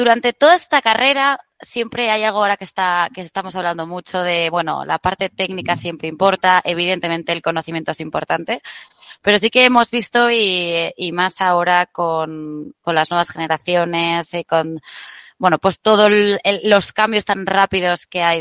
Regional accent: Spain; now in Mexico; Yo soy española, evidentemente, y me pasa lo mismo.

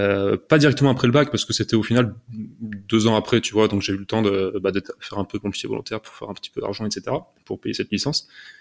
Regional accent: France; Donc, moi, je suis français, hein, je suis pas suisse.

